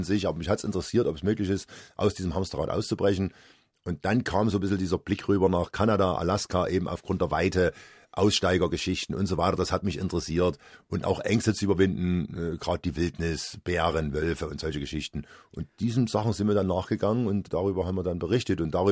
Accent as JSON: {"language": "German", "region": "East Germany", "country": "Germany", "tie": "born or raised there", "said": "ich bin im Osten aufgewachsen. Die Kirche war dort eher zu vernachlässigen, so atheistisch."}